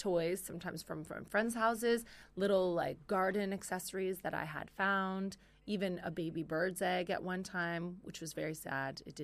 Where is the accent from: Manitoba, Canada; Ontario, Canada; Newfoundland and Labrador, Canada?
Ontario, Canada; Sarnia; because I'm from Sarnia, which is very close to Detroit.